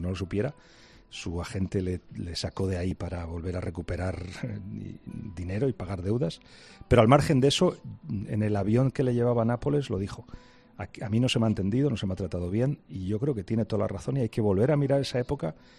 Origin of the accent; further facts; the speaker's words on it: Barcelona, Catalonia, Spain; Yo soy de Barcelona y conozco muy bien la mentalidad, nuestra mentalidad